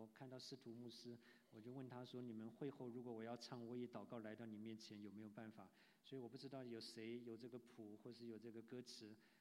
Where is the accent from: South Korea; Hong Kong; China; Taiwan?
Taiwan; 然后我是台湾来的背景哈，